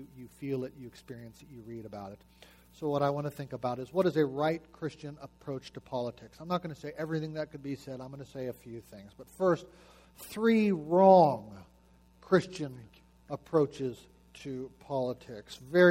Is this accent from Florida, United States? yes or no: no; Washington, United States; You know, I'm from Washington.